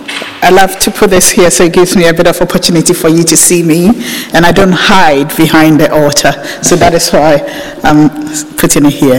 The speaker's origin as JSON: {"language": "English", "country": "Ghana", "tie": "born or raised there", "said": "I grew up in Ghana, and one of the greatest gifts God gave me was being surrounded by remarkable women in my family."}